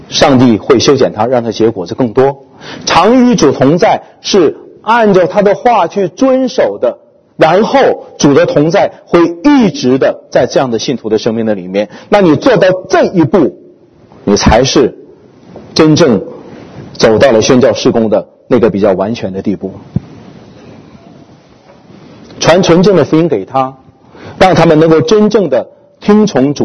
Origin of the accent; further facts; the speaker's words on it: China; moved away; 那我自己生在中国，我长在中国啊，养育我的父母是中国人，我的兄弟姐妹，我的手足是中国人，不管我离开中国多久